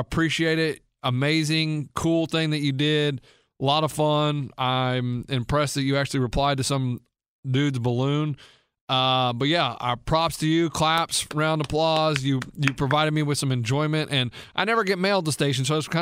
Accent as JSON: {"language": "English", "region": "Kansas", "country": "United States", "tie": "born there", "said": "I was born in Kansas too."}